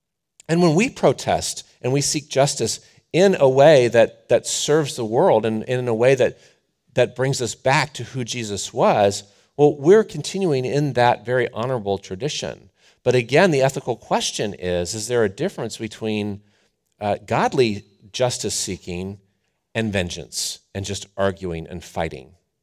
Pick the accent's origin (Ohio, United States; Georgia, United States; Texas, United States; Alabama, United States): Ohio, United States; And I grew up in Ohio, so I love charging in my garage in winter.